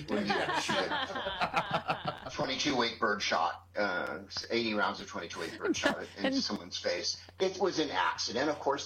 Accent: San Francisco, California, United States; Because I am from San Francisco, and this has been my the dream of my lifetime, to have a woman from San Francisco be president.

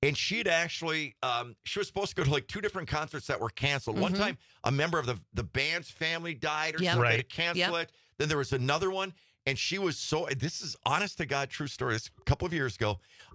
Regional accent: Marquette, Michigan, United States; You know, there's a new thing up in like my hometown up in Marquette.

